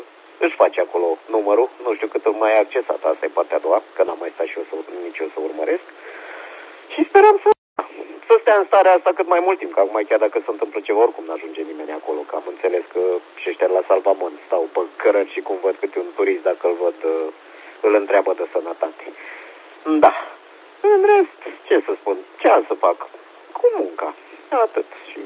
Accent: Romania; suntem români

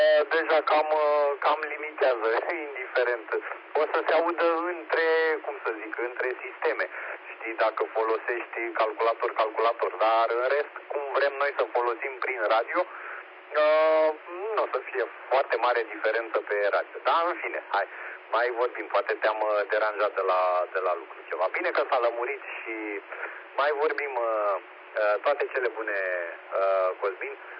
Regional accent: Pitești, Argeș, Romania; noi, uite, suntem din Pitești, știi?

